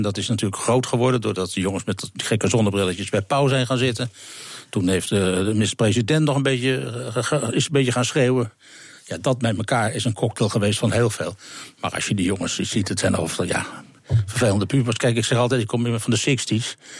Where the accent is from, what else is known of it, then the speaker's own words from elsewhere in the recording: Tilburg, North Brabant, Netherlands; Zeker, ik kom natuurlijk uit Tilburg, waar het uitgevonden is, zou ik maar zeggen, Tilburg en Brabant.